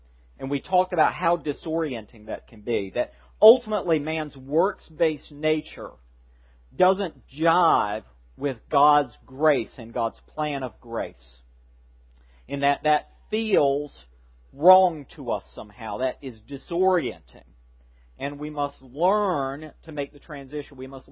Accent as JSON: {"language": "English", "region": "Southern United States", "country": "United States", "said": "I did mention I'm a Southerner."}